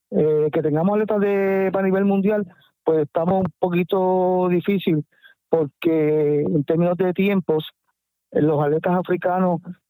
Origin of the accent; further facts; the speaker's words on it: Yauco, Puerto Rico; Si la doy en mi pueblo, en Yauco, pues los gastos de almuerzo se corren por mí.